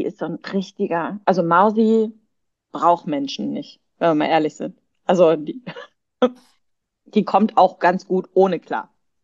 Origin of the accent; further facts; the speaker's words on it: North Rhine-Westphalia, Germany; also ich komme hier aus dem Ruhrgebiet